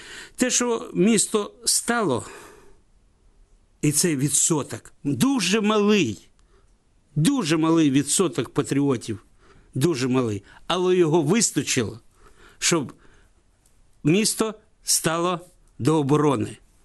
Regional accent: Mariupol, Donetsk Oblast, Ukraine; born there; Я народився в Маріуполі. Грек за походженням, і місце має таке грецьку назву.

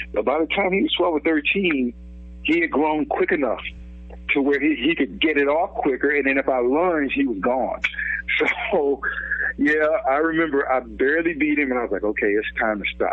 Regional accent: Hattiesburg, Mississippi, United States; I'm from Mississippi, actually, Hattiesburg, Mississippi.

